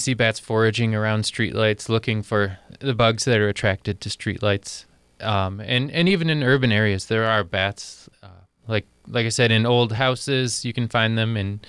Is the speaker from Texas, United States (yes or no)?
no; Grand Rapids, Michigan, United States; Yeah, so when I was a kid, I grew up in Grand Rapids, downstate